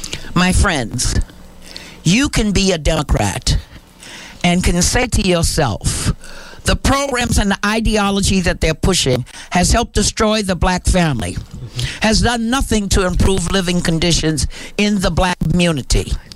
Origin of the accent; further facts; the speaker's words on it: Harlem, New York, United States; from Harlem. I was raised in Harlem.